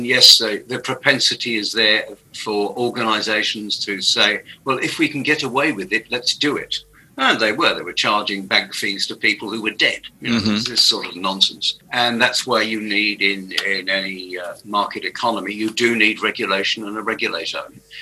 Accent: England, United Kingdom; But don't forget, I'm from Pommyland, so I understand what they're saying.

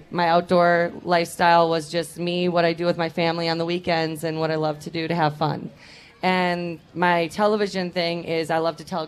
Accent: Wisconsin, United States; also born or lived in Michigan; now in Minnesota, United States; I came from Michigan, but I'm from Wisconsin. So I was Wisconsin, Michigan, now Minnesota.

